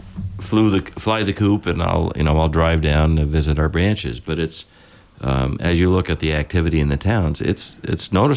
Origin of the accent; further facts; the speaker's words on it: New England, United States; we're from New England. We've got some ingenuity, and we'll figure out a way.